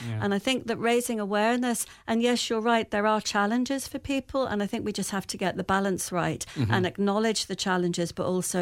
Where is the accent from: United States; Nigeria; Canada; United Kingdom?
United Kingdom; London; I was brought up in London, Irish parents, and we had a very Irish community. But there was also a lot of ethnic diversity as well.